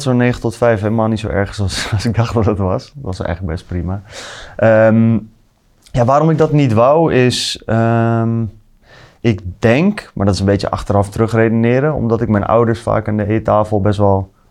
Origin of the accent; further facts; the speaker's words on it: Nieuwegein, Utrecht, Netherlands; Ik ben 26 jaar. Ik kom uit Utrecht. Ik kom echt uit Utrecht. Ik kom uit Nieuwegein. Dat is net geen Utrecht, maar ik snap wel dat hij gewoon Utrecht zegt.